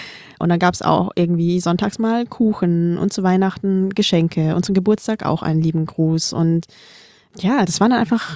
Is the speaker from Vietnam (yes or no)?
yes; Vietnam; So voll No-Go, als Vietnamese das zu sagen.